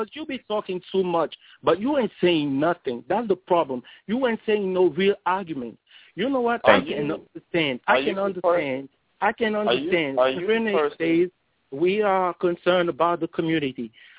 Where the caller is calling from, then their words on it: France; And as I told you, I'm calling from France, and I try to do everything to be able to call you guys.